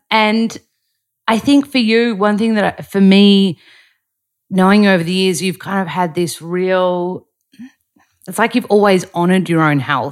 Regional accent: Melbourne, Victoria, Australia; we're both from Melbourne.

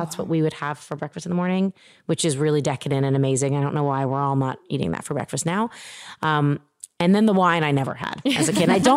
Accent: Toronto, Ontario, Canada; I grew up in Toronto.

